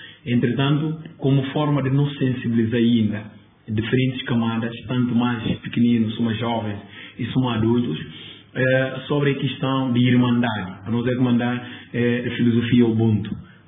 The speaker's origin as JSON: {"language": "Portuguese", "country": "Guinea-Bissau", "said": "não tem que ser muito honesto com a nossa cabeça, somos guineenses."}